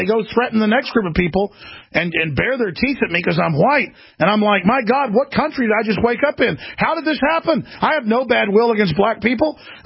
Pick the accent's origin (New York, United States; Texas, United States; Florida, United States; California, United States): Texas, United States; Dallas; I grew up in Dallas. You know, in the 70s and 80s